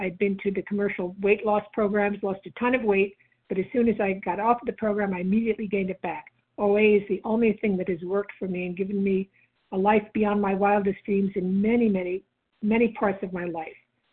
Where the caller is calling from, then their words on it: New York, United States; I'm calling from New York.